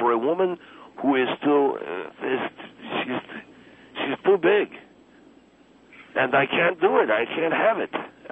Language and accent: English; Argentina; I am from Argentina, that's my nationality